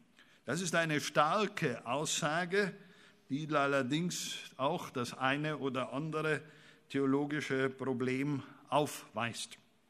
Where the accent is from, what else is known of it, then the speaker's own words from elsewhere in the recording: Bavaria, Germany; wie ich als Bayer sagen darf